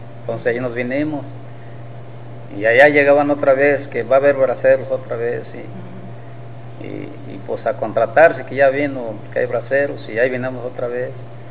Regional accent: Jalisco, Mexico; Y ahí pasé mi niñez en Jalisco. Uh-huh. Ahí yo soy de Jalisco.

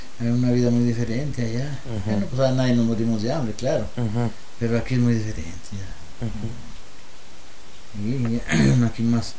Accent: Durango, Mexico; now in Juárez, Mexico; Porque si a mí me vine de Durango aquí a Juárez.

